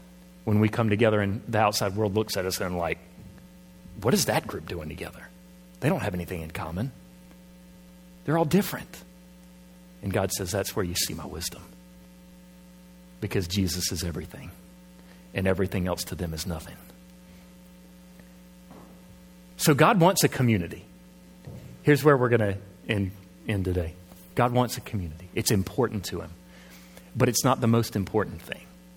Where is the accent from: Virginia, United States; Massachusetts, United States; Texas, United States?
Virginia, United States; Suffolk; and I grew up in Suffolk, Virginia